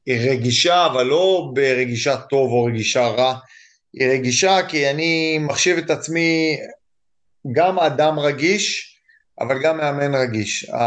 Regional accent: Northern District, Israel; גדלתי בגליל עליון, בקיבוץ, ואחרי זה באיזה מושבה, ההורים החליטו לעזוב את הקיבוץ

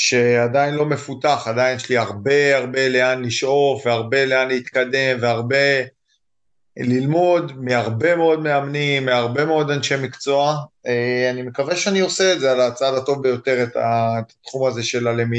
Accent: Northern District, Israel; גדלתי בגליל עליון, בקיבוץ, ואחרי זה באיזה מושבה, ההורים החליטו לעזוב את הקיבוץ

